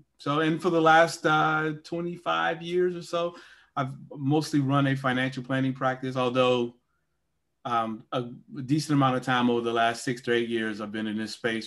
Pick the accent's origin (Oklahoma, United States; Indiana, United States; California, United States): Indiana, United States; Gary; So I'm a guy from Gary, Indiana, originally.